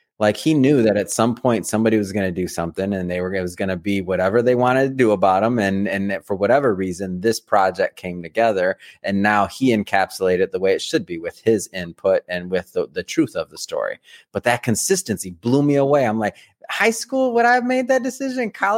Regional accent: Detroit, Michigan, United States; So no, born and raised, I'm from Detroit. So right there, Southwest Detroit. So born and raised, watched him.

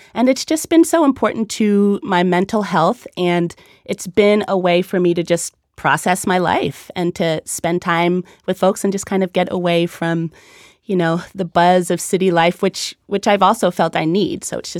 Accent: New York, United States; So I grew up in New York in kind of the suburbs, rural area, almost rural area. My parents are from Jamaica, and they're from a rural background.

